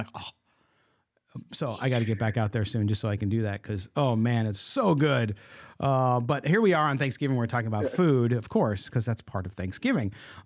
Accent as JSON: {"language": "English", "town": "San Diego", "region": "California", "country": "United States", "tie": "born or raised there", "said": "Which is because growing up in San Diego, that's what I grew up on. Mm-hmm. And then being in the Midwest, where it's a different regional cuisine from Mexico, whole different."}